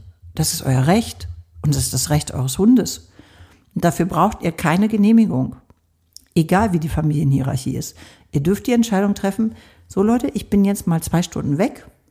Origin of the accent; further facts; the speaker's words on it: Hamburg, Germany; wir wohnen ja auf dem Land und ich komme aber aus Hamburg.